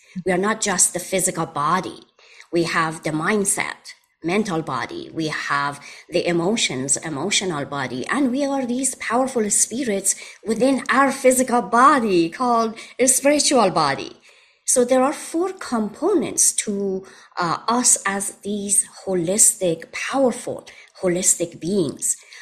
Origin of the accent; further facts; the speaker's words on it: Iran; now in United States; As you mentioned, I am originally from Iran and I moved to America about 33 years ago.